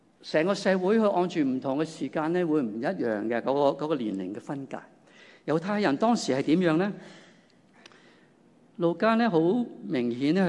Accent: Hong Kong; 跟我们中国人、香港人对于人生阶段的理解不一样

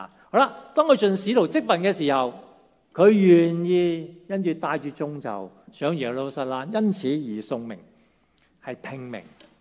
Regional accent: Hong Kong; 好了，即是我们香港人最现实的，也都最全神的

